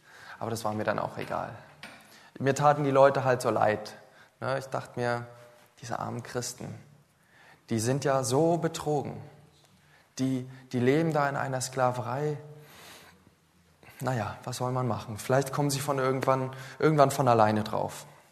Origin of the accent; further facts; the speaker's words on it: Mecklenburg-Vorpommern, Germany; Ich bin Mecklenburger. Und ich bin's gern. Ich bin in einer atheistischen Familie aufgewachsen.